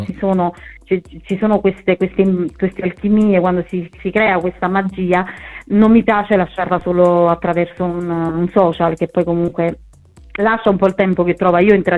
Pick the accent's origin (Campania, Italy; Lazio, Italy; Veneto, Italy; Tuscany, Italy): Campania, Italy; Naples; pur essendo napoletana non lo sono mai stata tanto